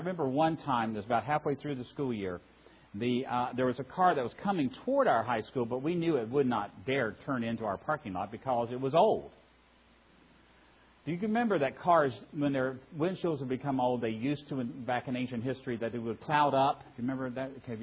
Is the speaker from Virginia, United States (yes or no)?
yes; Roanoke, Virginia, United States; I grew up in Roanoke, Virginia. I'm a hillbilly from Southwest Virginia.